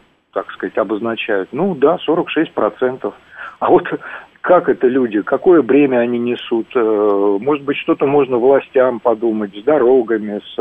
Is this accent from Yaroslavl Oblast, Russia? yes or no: no; Moscow, Russia; я из Москвы.